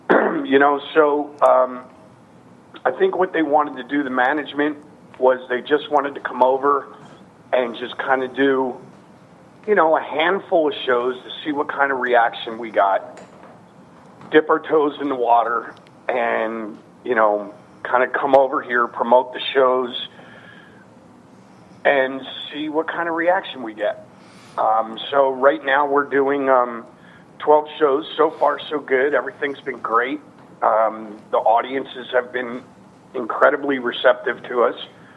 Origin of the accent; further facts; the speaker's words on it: United States; Obviously, I'm American. I live here. I think America is an incredible country, you know.